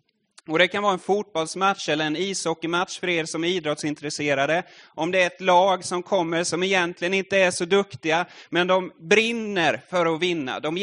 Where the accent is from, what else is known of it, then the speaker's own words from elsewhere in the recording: Furusjö, Jönköping County, Sweden; I Furusjö där jag växte upp